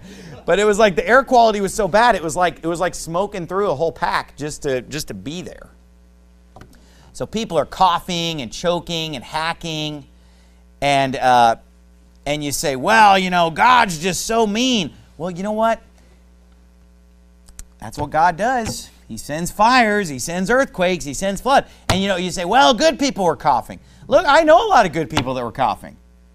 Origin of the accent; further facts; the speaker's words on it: Sacramento, California, United States; Because I'm from Sacramento, so Sacramento is where my family lives, where a lot of my friends live, because I'm from there.